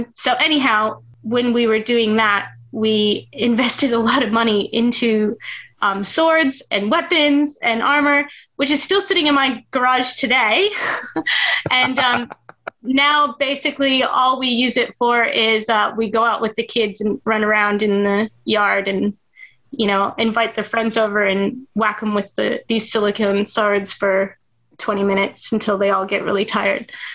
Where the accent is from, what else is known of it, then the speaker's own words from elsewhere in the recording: Queensland, Australia; So there's lots of little towns, but if you ask anyone, we're from the Sunny Coast or the Sunshine Coast. But yeah, so where we are, it's kind of a smaller kind of sleepy surfer town sort of vibe.